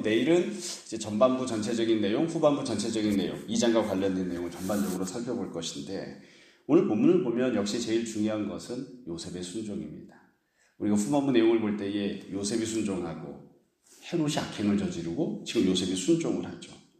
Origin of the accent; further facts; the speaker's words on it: Seoul, South Korea; also born or lived in Daegu; 태어난 건 대구지만 태어나서 한 살 되기 전에 서울로 올라와서 본 적도 서울로 돼 있고